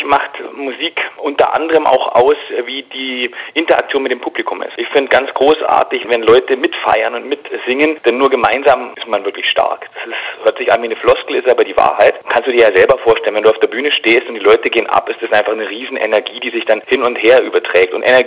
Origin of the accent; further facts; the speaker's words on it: Bayreuth, Bavaria, Germany; born there; da ich gebürtiger Bayreuther bin